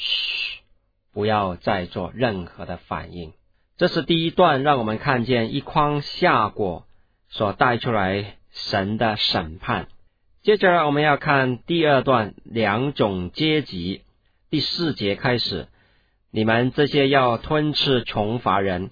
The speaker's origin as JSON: {"language": "Chinese", "country": "China", "said": "这个无人作声，用希伯来的读音就是嘘，跟我们中国人很像"}